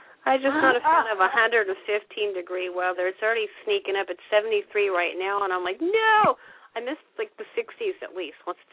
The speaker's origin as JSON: {"language": "English", "region": "California", "country": "United States", "lives_now": "Nevada, United States", "said": "I'm in Nevada right now, but originally from California."}